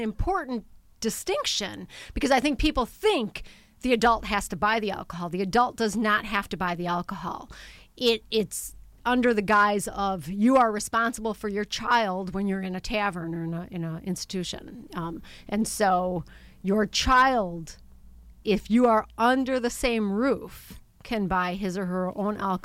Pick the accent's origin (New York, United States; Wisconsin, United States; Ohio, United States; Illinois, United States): Wisconsin, United States; Kenosha; I was born and raised in Kenosha